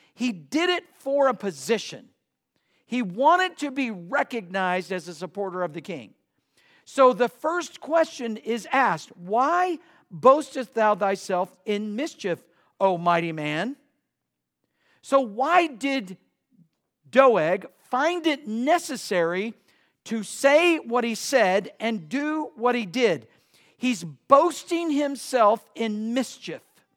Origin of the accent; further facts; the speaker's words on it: United States; I'm an American. I love America.